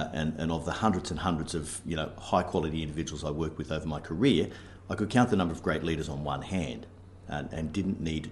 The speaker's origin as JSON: {"language": "English", "town": "Sydney", "region": "New South Wales", "country": "Australia", "tie": "born or raised there", "said": "I was brought up in Sydney, Australia."}